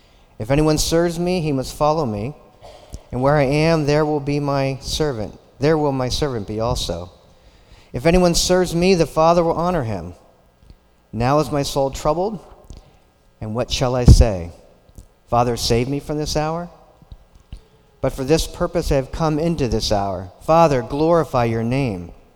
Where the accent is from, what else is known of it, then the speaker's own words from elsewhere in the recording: Pennsylvania, United States; moved away as an adult; I'm from Pennsylvania. I moved in here to this area last July.